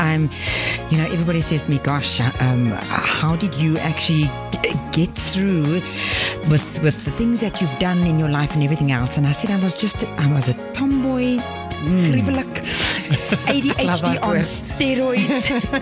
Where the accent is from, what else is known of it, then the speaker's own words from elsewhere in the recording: Cape Town, Western Cape, South Africa; also born or lived in Worcester; we've got our farm, Jan Harmsgat, in Swellendam, and I was born in Worcester, and I remember as a little girl, we used to live in Cape Town, but my father's from Barrydale, my mom's from Oudtshoorn, and we've got family all over in that area